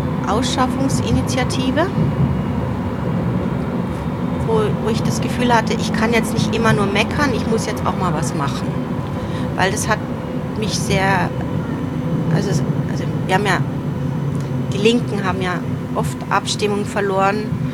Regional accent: North Rhine-Westphalia, Germany; Ich komme aus Ruhrgebiet und da ist man links und Sozialdemokrat.

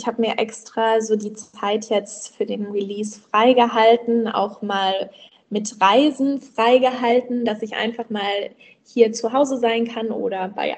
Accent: Odenwald, Germany; Also ich bin der Mensch, der ich bin, dadurch, dass ich im Odenwald auch aufgewachsen bin.

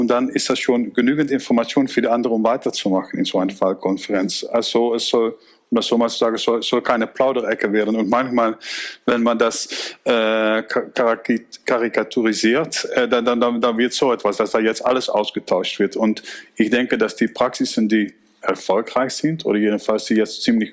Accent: Netherlands; German is a second language; Zum Beispiel mein Heimatland, die Niederlande, macht das im Sicherheitshaus

